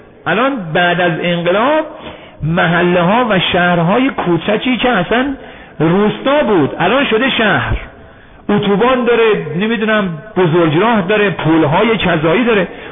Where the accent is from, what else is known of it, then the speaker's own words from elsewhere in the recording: Isfahan, Iran; now in Qom, Iran; چون خودم بچه اصفهان هستم، بارها شده خیلی ها تو قم به من میگن تو بیکار بودی، شهر اصفهان به اون خوبی